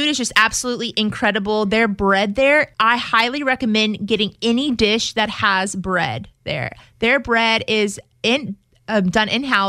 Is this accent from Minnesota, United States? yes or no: no; Louisiana, United States; I'm from South Louisiana, but I don't know about some mussels.